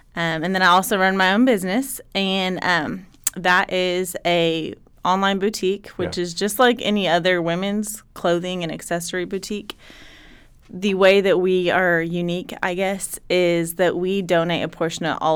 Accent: Danville, Illinois, United States; moved away as an adult; now in Georgetown, United States; I am originally from Danville, Illinois, actually. I moved here to attend college many years ago and attended Eastern Kentucky University. Met my husband, long story short, ended up staying here in Kentucky. We resided in Georgetown.

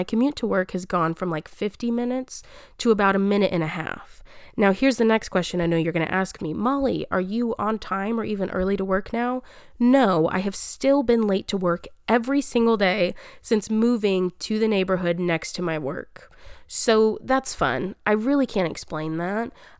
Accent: Albany, Texas, United States; I only moved about 40 minutes away from them. They're in my hometown of Albany, Texas.

